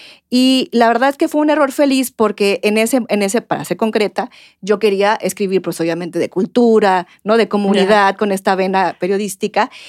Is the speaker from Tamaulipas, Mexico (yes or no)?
no; Baja California, Mexico; born there; also born or lived in Jalisco; Yo nací en Baja California, pero bueno, más de la mitad de mi vida he estado aquí en Jalisco. Jalisco es mi casa, pero vengo de un abuelo cronista, ¿no? Cronista emérito de una ciudad que se llama Mexicali en Baja California.